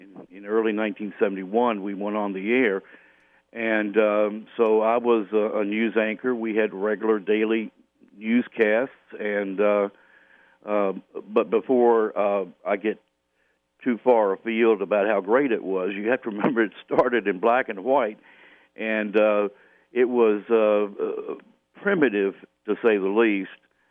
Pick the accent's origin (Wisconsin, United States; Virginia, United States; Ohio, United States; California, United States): Virginia, United States; Charlottesville; also born or lived in Roanoke; And I was born in Roanoke, but my mother and father split up when I was 2 or 3 years old, and I ended up coming back to Charlottesville long before I remember any other place, and was reared by my grandparents and my mother in downtown Charlottesville.